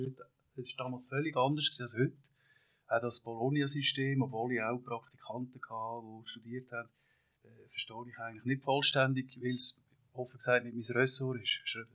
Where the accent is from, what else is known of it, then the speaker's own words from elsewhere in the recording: Walterswil, Aargau, Switzerland; now in Wohlen, Switzerland; Ich bin 58, im Freiamt in Walterswil aufgewachsen, wohne heute seit 22 Jahren in Wohlen.